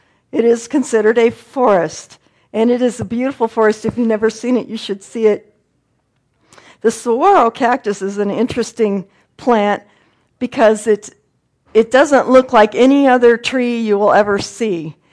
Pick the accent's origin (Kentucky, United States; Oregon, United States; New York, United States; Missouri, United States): Oregon, United States; I came from Oregon, where everything is green and lush and wonderful.